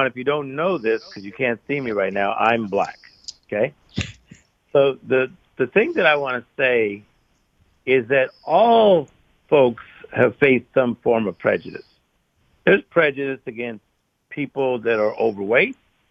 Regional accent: Compton, California, United States; You know, we came from Compton, California, seven people in a two-bedroom apartment.

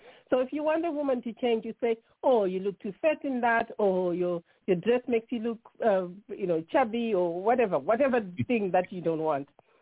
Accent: Zimbabwe; now in Dublin, Ireland; I'm originally from Zimbabwe. You can tell my accent does not sound Irish. I'm originally from Zimbabwe. I've been living in Ireland 25 years.

